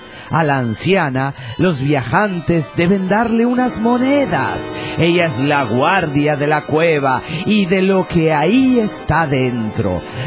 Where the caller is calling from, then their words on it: Seattle, Washington, United States; de Seattle.